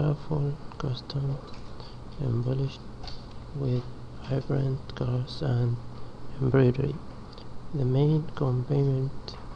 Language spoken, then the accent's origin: English; Oman; English is a second language; now in Australia; I came from Oman to Australia before 3 weeks to improve my English.